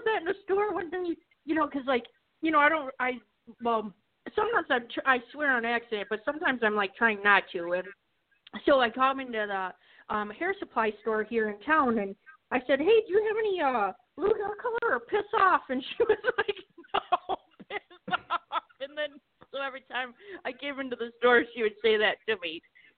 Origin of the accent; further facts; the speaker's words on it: Michigan, United States; And then they're like, "Are you from Minnesota? You have like, where are you from?" I'm like, "I'm from Michigan."